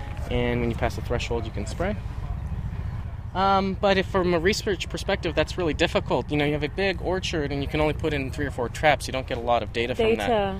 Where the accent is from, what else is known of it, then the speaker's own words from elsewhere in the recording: Arizona, United States; So I'm from Arizona. It's a big desert state. It's very hot, and cotton's very, very common crop there.